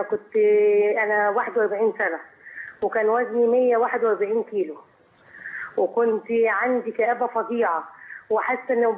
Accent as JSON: {"language": "Arabic", "town": "Sohag", "region": "Sohag Governorate", "country": "Egypt", "said": "لا انا من سوهاج."}